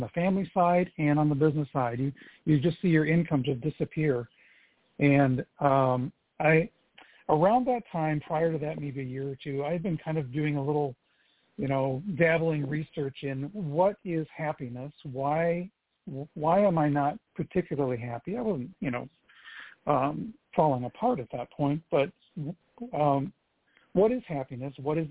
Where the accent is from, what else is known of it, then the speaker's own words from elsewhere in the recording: Grand Rapids, Michigan, United States; I'm from Grand Rapids, so I'm just down the street from you.